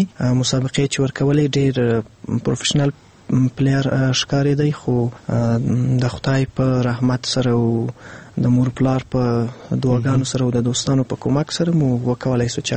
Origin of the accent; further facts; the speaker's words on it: Afghanistan; زه افغان يم او خپل په افغانیت باندې افتخار کوم